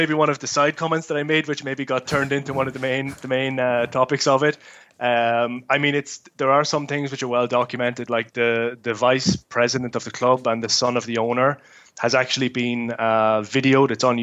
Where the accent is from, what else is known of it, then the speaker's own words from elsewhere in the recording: Dundalk, Leinster, Ireland; I'm obviously born and bred in Dundalk. Went up to play there when I was about 14 actually.